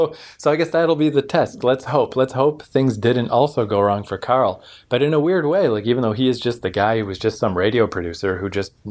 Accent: Canada; I just wasn't aware of it as a Canadian.

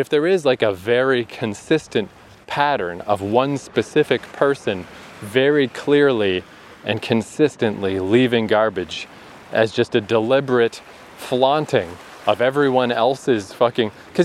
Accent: Fredericton, New Brunswick, Canada; That being said, back in my hometown, in Fredericton, New Brunswick, there's Odell Park

